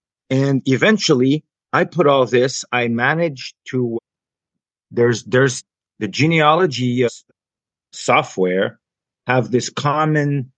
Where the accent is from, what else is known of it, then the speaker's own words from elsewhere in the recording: Haiti; now in Canada; Haitian born and raised. I immigrated to Canada in 1990 from Haiti. I don't look very dark, I know, but both of my parents were born in Haiti, and so was I.